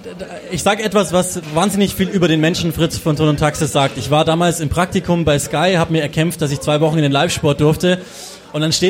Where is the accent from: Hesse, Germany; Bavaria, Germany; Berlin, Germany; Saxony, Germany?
Bavaria, Germany; Burghausen; born there; Ich komme gebürtig aus Burghausen, die sind ja heute auch in der Stadt.